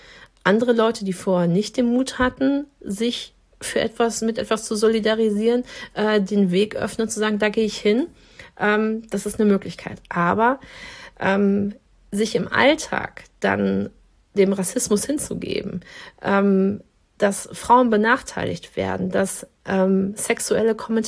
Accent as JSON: {"language": "German", "town": "Dortmund", "region": "North Rhine-Westphalia", "country": "Germany", "tie": "born or raised there", "said": "weil ich in einem Dorf groß geworden bin in Dortmund, wo eine Moschee stand. Das heißt, also Kopftuch war für mich etwas, was überhaupt zum kompletten Bild von meinem Ort Derne dazugehört hat."}